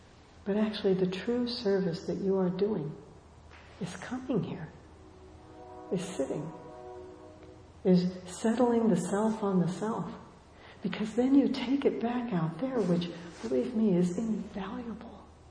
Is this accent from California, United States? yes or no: yes; California, United States; I grew up in Southern California. This was a cycle that repeated itself over and over again.